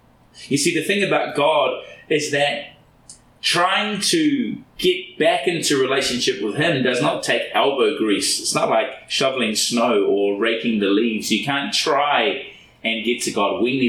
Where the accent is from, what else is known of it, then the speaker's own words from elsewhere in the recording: Auckland, New Zealand; I grew up in Auckland, New Zealand, and on the east coast of Auckland, there are what's called black sand beaches.